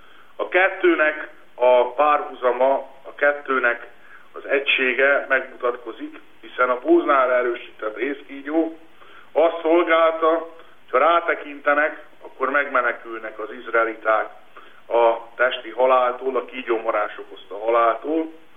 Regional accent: Sopron, Győr-Moson-Sopron, Hungary; 1993-ban, Sopronban, az én szülővárosomban volt egy új mise.

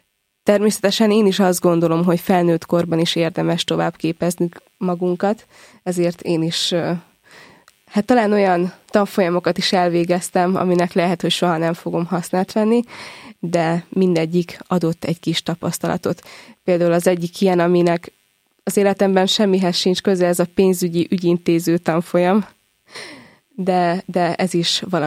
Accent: Zakarpattia Oblast, Ukraine; Én Kárpátalján születtem, és ott végeztem a tanulmányaimat is. Egy 1000 fős kisfaluban kezdtem az általános iskolát

